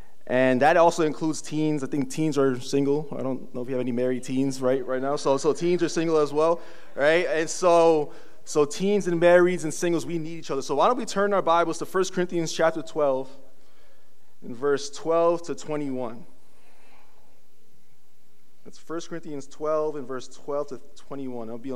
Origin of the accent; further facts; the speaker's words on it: Staten Island, New York, United States; I'm from Staten Island. I'm actually in the Bronx, like now in region wise